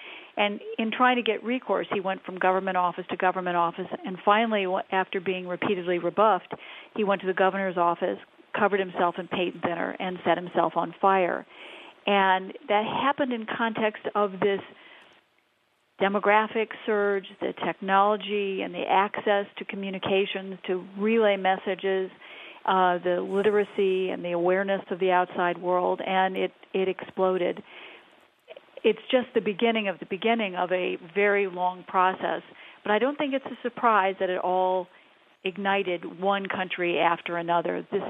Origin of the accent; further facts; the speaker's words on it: Michigan, United States; I'm from Michigan, so I'm delighted to be talking to the Midwest again.